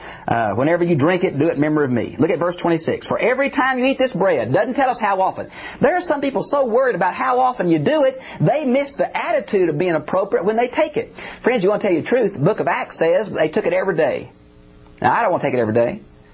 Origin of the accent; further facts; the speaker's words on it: Texas, United States; I grew up in East Texas where I went to college.